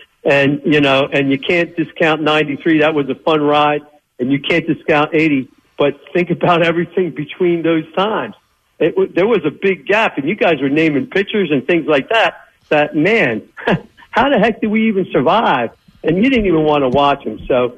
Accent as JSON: {"language": "English", "town": "Trenton", "region": "New Jersey", "country": "United States", "tie": "born or raised there", "said": "My dad, you know, growing up in Trenton, we were growing up in Trenton, and he was really a Giants fan, New York Giants fan."}